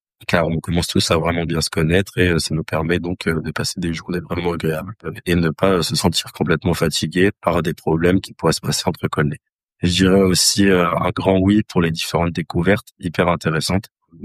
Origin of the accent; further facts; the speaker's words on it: Soissons, Hauts-de-France, France; j'ai 21 ans. Et je viens de Soissons, dans l'Aisne.